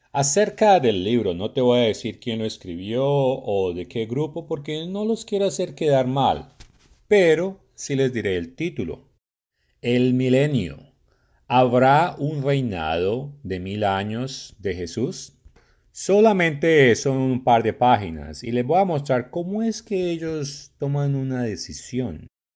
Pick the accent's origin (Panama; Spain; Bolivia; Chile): Panama; vengo a ustedes desde la República de Panamá.